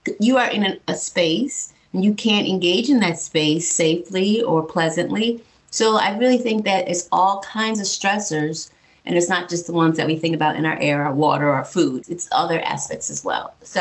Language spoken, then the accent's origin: English; Buffalo, New York, United States; I started to put up a mirror and look at my own backyard of growing up in Buffalo